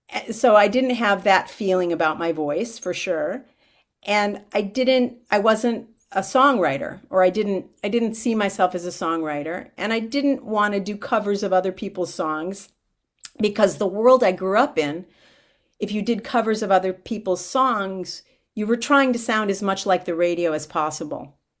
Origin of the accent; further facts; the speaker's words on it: Milwaukee, Wisconsin, United States; also born or lived in Omaha, United States; Well, I was born in Omaha, Nebraska, because my dad was in the Air Force there, but I grew up in Milwaukee.